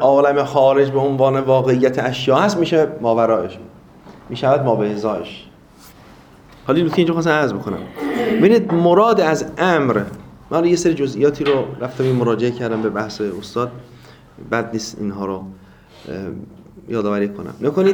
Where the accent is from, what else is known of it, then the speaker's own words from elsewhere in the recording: North, Iran; من یادم دوران کودکیمون بود فکر میکنم نوجوانی تو شمال، خب معمولا مرغ خروس زیاد دارن توی خونه ها